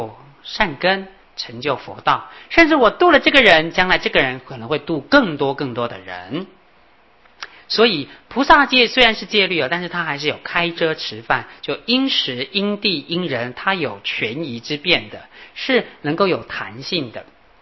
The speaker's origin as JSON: {"language": "Chinese", "country": "China", "said": "其实中国受儒家教育，中国是这个是一个很特别很殊胜的民族啊，我自己也是中国人，我也感觉很与有"}